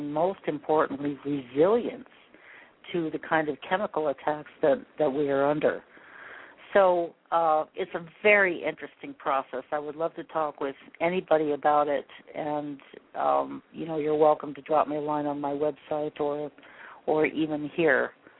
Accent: United States; But I refuse anymore to be caught just because I'm an American in my job.

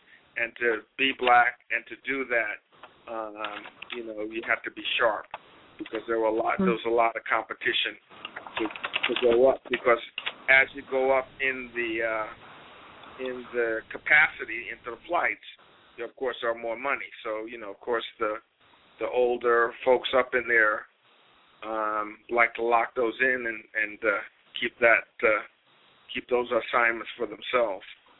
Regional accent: New York City, New York, United States; As a New Yorker, I did that for the first time last year in the summer

